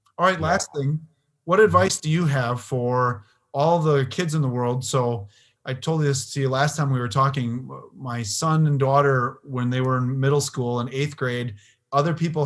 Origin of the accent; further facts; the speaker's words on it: Port Washington, Wisconsin, United States; now in Milwaukee, United States; I live in the north side of Milwaukee. I grew up in Port Washington.